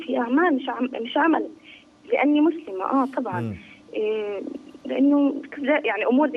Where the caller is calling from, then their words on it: Amman, Amman Governorate, Jordan